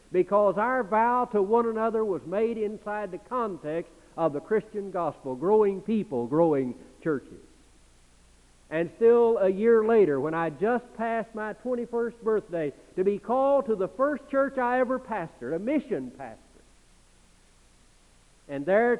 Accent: Dallas, Texas, United States; had founded a Southern Baptist church 4,000 miles from my hometown of Dallas, Texas

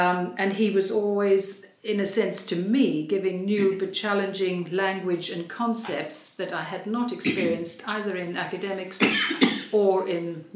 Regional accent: South Africa; I grew up in South Africa. I was a final year student at the University of Cape Town in 1968

